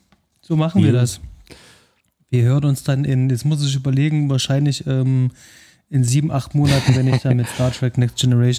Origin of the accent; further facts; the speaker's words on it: Leipzig, Saxony, Germany; als Leipziger